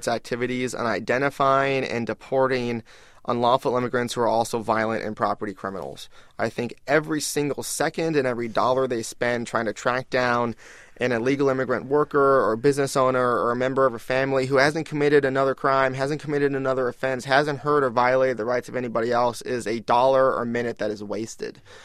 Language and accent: English; California, United States; where I grew up in the Southwest and in the United States and California